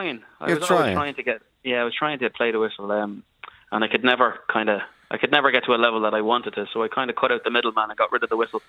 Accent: Bettystown, Leinster, Ireland; And in where I grew up in Bettystown.

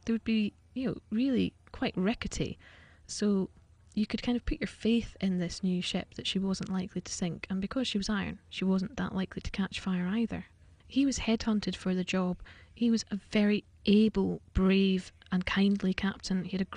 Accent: Scotland, United Kingdom; accent: Scottish; now in Warrington, United Kingdom; I live in Warrington. My accent is Scottish, but I actually live in the northwest of England now.

